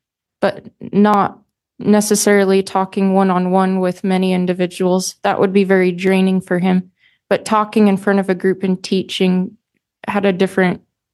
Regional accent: Utah, United States; Oh, that's a common recreational thing where we grew up in Utah.

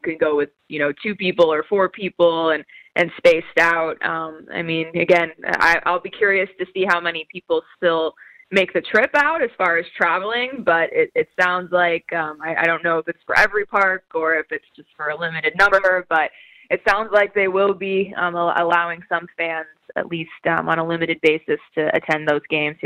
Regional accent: Phoenix, Arizona, United States; I am back in Phoenix. Have been here for about 2.5 years now. This is my hometown, and yeah, it was a very brisk 75 degrees today in the Valley of the Sun.

